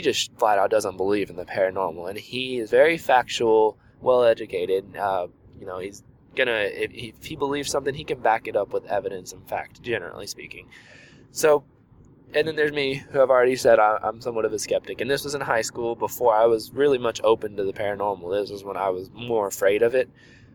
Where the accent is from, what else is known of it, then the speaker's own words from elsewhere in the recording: Houston, Texas, United States; And I grew up in Houston, so I'm used to packed areas, but this area is packed.